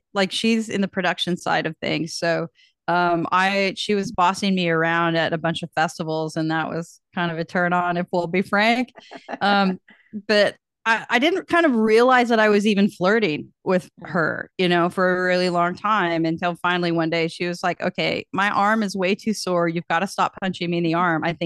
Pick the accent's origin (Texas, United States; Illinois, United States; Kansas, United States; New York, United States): Kansas, United States; I grew up in Kansas. There were gay people around, but also growing up in the late 70s, early 80s